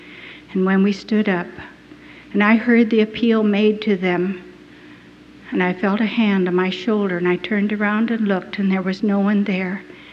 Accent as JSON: {"language": "English", "town": "Boone", "region": "Iowa", "country": "United States", "said": "So I said, \" … from Boone, Iowa.\""}